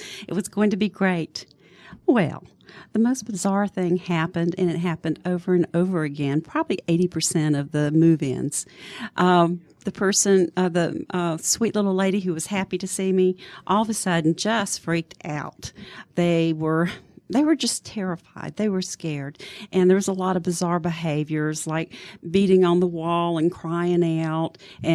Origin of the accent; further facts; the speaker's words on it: Atlanta, Georgia, United States; Well, I am a native Atlantan, and I don't mean Lawrenceville. I was born in Fulton County, attended Fulton High School, and grew up in Lakewood Heights, which is the Mayberry of Atlanta. And been in Atlanta my whole life.